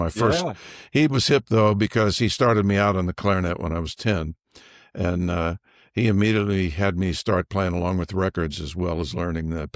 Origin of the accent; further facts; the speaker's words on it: Charleston, South Carolina, United States; born there; I was born in Charleston. My dad was playing in a Navy band at the Charleston Navy Yard